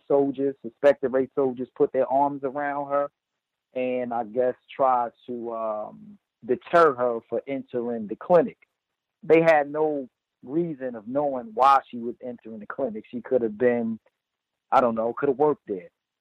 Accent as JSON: {"language": "English", "region": "New Jersey", "country": "United States", "said": "I'm from New Jersey, and Newark, New Jersey is also going to have their issues concerning lead."}